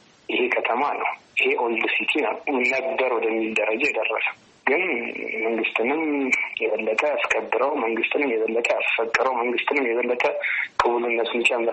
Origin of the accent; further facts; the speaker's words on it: Addis Ababa, Ethiopia; የስራ ቦታችንም ተወልደን ያደግነው እዛ አካባቢ ነው።